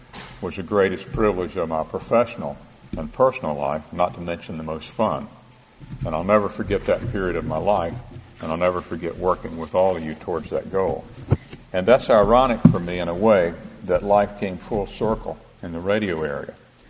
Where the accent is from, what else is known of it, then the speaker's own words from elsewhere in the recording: the Carolinas, United States; Growing up in the Carolinas, everybody in town knew of Grady Horton and Al Norris and Morris Hall and Joe Abernathy and Dr. Patton.